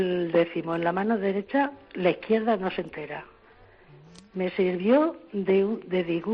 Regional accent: Albacete, Castilla-La Mancha, Spain; Soy de Albacete, lo mismo que tú.

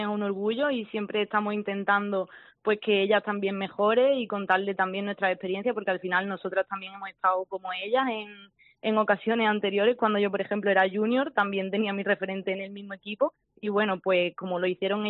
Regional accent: Málaga, Andalusia, Spain; es verdad que para las malagueñas es algo increíble jugar

